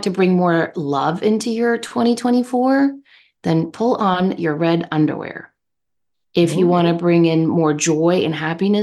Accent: United States; But what do I know? I'm an American.

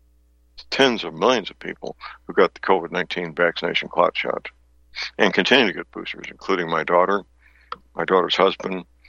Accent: St. Louis, Missouri, United States; So I know in my hometown in St. Louis, Pfizer has a facility.

